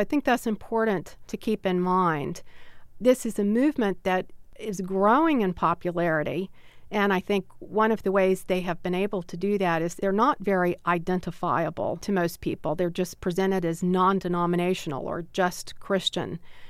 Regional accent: Deep South, United States; having the Southern Baptist background and growing up in the Deep South has helped me to be able to do this research.

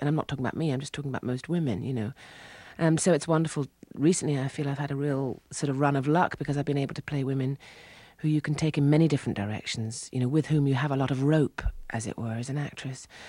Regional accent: England, United Kingdom; I think because we're English

